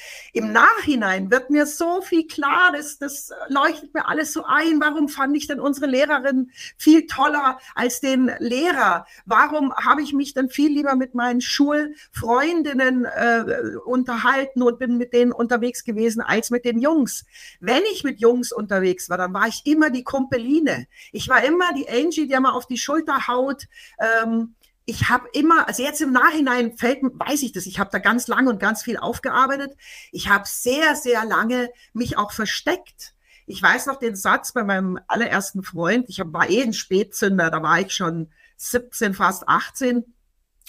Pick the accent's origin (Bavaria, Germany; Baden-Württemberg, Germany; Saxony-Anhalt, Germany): Bavaria, Germany; Landsberg; auch in meiner Heimatstadt Landsberg wird es ein CSD sein.